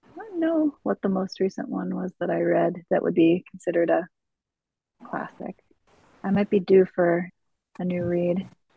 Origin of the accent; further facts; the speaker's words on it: Hudson, New York, United States; I'm the director of the Hudson Area Library. I'm from Hudson.